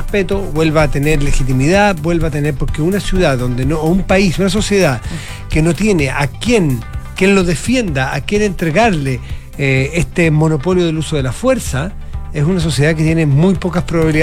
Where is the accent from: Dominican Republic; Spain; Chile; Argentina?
Chile; Santiago, Santiago Metropolitan; Oye, qué capitalinos sí, somos, qué santiaguinos.